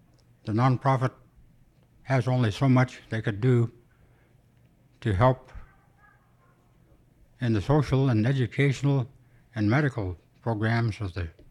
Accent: Birchwood, Alaska, United States; I grew up in the Birchwood area, and every once in a while, I meet a person, a friend, that would say, there's one of those rich Hikutna Indians.

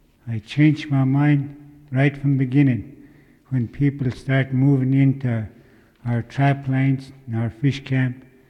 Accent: Minto, Alaska, United States; from Minto, Alaska.

